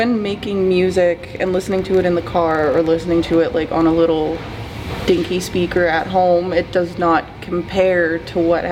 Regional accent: Edmonton, Alberta, Canada; Yes, I am … I'm also from Edmonton as well.

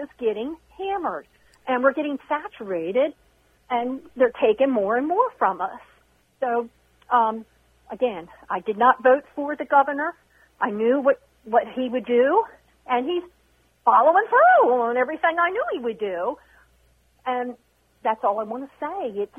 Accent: Brooklyn Park, Maryland, United States; I am born and raised in Brooklyn Park. I lived in Brooklyn for 20 years. I retired. I'm 60. I just turned 68.

